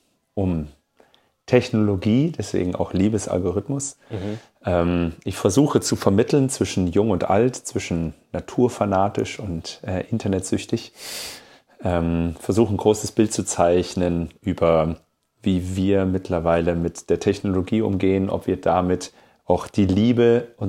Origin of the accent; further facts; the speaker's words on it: Fulda, Hesse, Germany; Ich bin in Fulda aufgewachsen